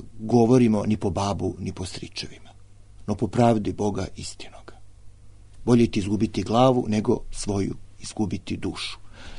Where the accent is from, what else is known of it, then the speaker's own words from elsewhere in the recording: Serbia; I mi smo Srbi, mi smo ostvarili zavetnu ideju o oslobođenju i ujedinjenja